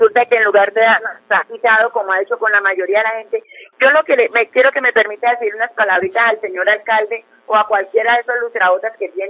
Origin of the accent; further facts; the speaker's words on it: Colombia; somos ciudadanas colombianas